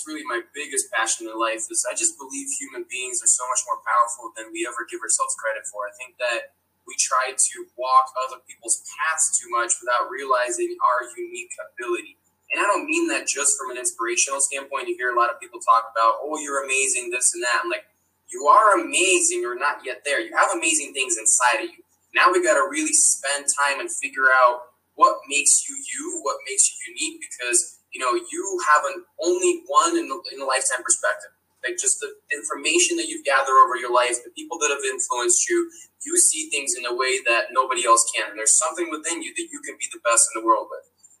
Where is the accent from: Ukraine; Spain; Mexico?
Ukraine; English is a second language; now in United States; You know, I've had a long life between growing up in Ukraine and being one of those smart kids competing in math Olympiads and just being then getting the troublemaker after my dad passed away, moving to America.